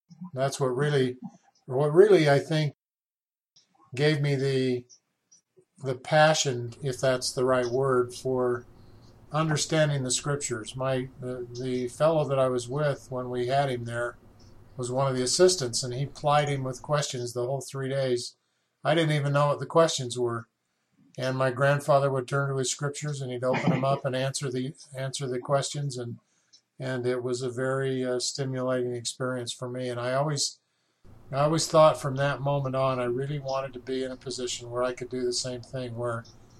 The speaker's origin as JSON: {"language": "English", "town": "Salt Lake City", "region": "Utah", "country": "United States", "tie": "born or raised there", "said": "I started in Salt Lake, on the avenues, went to East High School"}